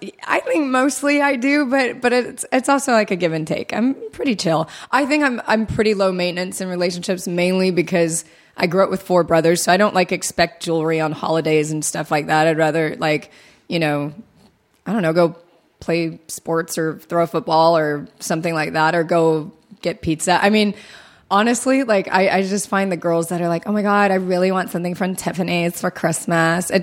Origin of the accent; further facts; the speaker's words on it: Ireland; I'm Irish.